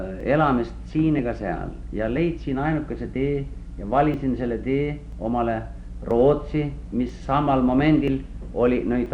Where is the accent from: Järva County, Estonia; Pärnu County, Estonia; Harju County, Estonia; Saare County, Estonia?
Saare County, Estonia; Võhma; Mina olen sündinud Saaremaal Mustjal vallas Võhma külas. Annuse talus.